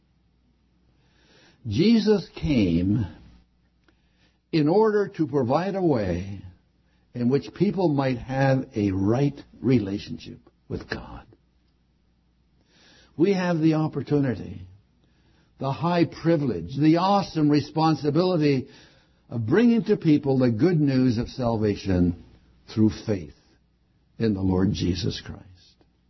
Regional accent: Moraga, California, United States; That means San Ramon. That means my hometown of Moraga.

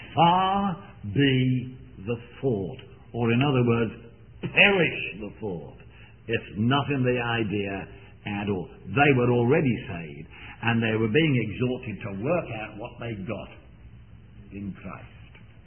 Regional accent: England, United Kingdom; I was going to say jolly well, being English, he knew jolly well that this salvation was their own

